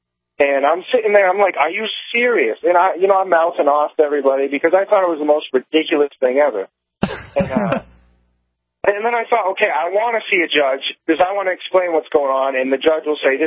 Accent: New Hampshire, United States; and I'm from New Hampshire, so I have New Hampshire plates on.

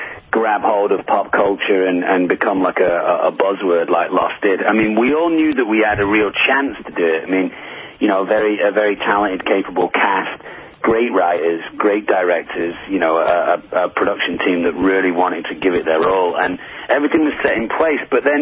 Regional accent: England, United Kingdom; No, I'm English, but a lot of my English friends say that I sound American now.

